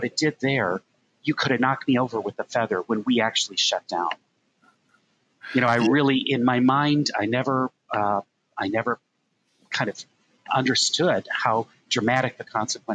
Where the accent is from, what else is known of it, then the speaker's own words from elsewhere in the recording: South St. Paul, Minnesota, United States; So I was born and raised in South St. Paul, and that was actually where I became first interested in speech and debate.